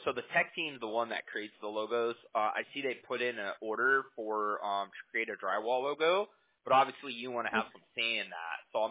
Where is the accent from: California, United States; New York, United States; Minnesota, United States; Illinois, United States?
California, United States; You know, I'm from California, so.